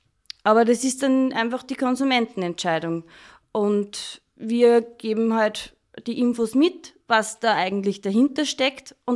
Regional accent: Upper Austria, Austria; accent: Upper Austrian; Entschuldigt, ich fahre immer wieder Druck in meinen oberösterreichischen Dialekt.

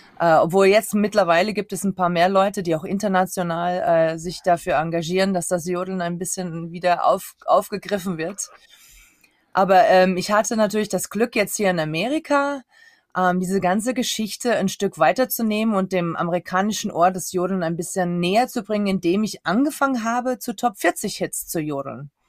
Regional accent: Styria, Austria

